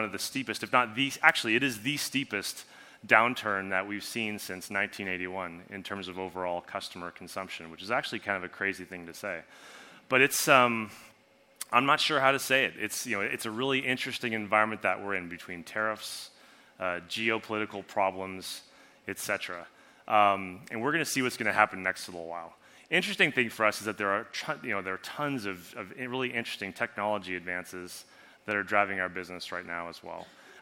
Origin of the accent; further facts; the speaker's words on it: Canada; and I'm actually from Canada.